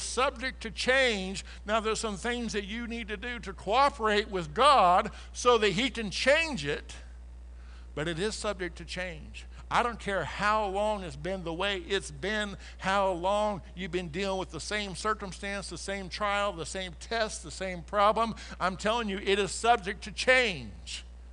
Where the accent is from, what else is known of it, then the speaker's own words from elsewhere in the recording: Nebraska, United States; I'm from Nebraska, so farming was a big deal there.